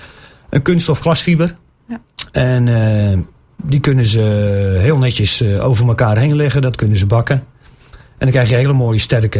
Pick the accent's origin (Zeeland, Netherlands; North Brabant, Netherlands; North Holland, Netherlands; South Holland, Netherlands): South Holland, Netherlands; Nieuwebrug; also born or lived in Driebruggen; now in Haastrecht, Netherlands; geboren in Nieuwebrug. 28 jaar in Nieuwebrug gewoond, naar Drie Bruggen verhuisd. En nu van Drie Bruggen naar Haastrecht.